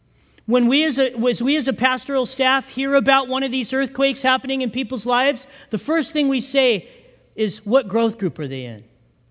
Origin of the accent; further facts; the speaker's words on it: California, United States; You know, for me that's born and raised in California, I just know how to go along for the ride, okay?